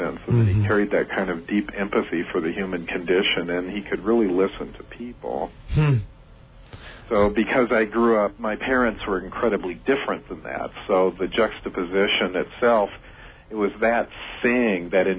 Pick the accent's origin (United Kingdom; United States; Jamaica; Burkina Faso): United States; Louisville, Kentucky; Yeah, I grew up in Louisville, Kentucky, which is, I've gone back there, I can't even believe my DNA even stopped off there for a little bit, you know, it's like I don't fit there at all, but it was still the Ohio River Valley